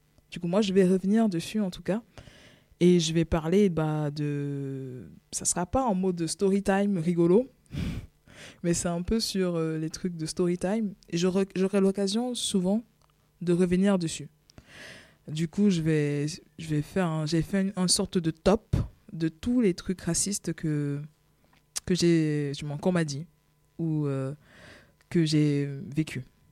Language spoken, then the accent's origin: French; Cameroon; moi, je suis camerounaise, et le Cameroun, je suis toujours camerounaise, du coup, dans mes papiers en tout cas.